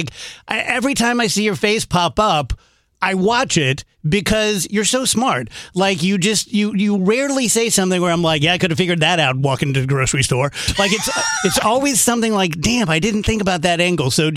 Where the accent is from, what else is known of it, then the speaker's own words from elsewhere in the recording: Scotland, United Kingdom; as you may or may not know, I'm Scottish, and I'm quite emotional